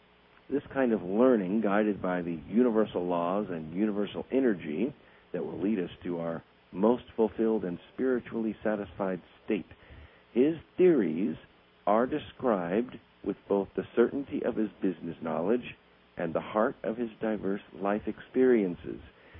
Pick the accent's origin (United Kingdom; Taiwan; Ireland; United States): United Kingdom; Scotland; he grew up in a small town in Scotland, my home country, which by no means is typical.